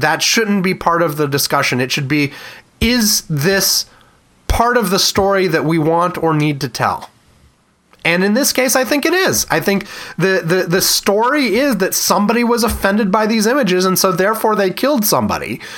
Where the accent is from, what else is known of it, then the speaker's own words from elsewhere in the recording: Frederick, Maryland, United States; So this actually happened in the town I went to high school in. I'll call it my hometown. I lived there in my formative